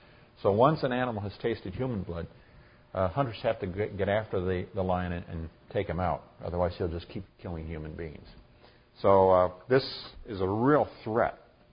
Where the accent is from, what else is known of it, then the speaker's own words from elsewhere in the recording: Nigeria; Now, I grew up in Nigeria, West Africa, where lions were not so much of a threat in my day as they were back in the 20s and 30s